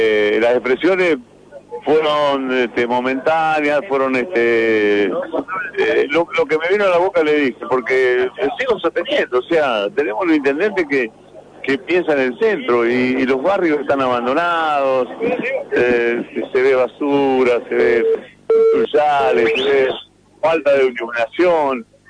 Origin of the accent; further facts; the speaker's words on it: Santa Fe, Argentina; Y como santafesino fue que me expresé